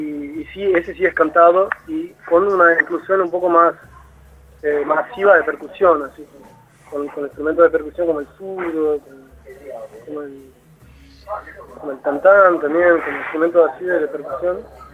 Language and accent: Spanish; Brazil; Spanish is a second language; now in Argentina; vine de Brasil, sí, como dijo el compañero.